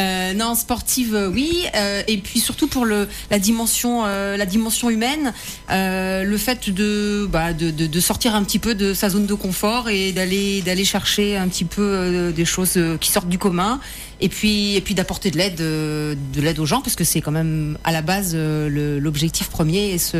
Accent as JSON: {"language": "French", "town": "Saint-Arnoult-en-Yvelines", "region": "Île-de-France", "country": "France", "said": "je suis originaire de Saint-Arnoult et je suis allée au lycée à Rambouillet, donc je connais très bien le coin."}